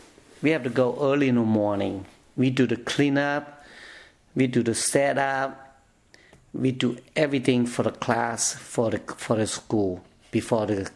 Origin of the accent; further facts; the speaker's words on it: Vietnam; born there; English is a second language; I was born in Vietnam.